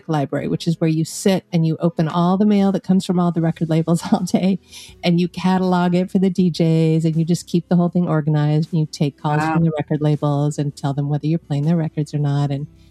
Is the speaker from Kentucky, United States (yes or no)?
no; California, United States; now in Los Angeles, United States; Born and raised in California, and more Northern California where I grew up, and I moved to Los Angeles to go to UCLA. Never left.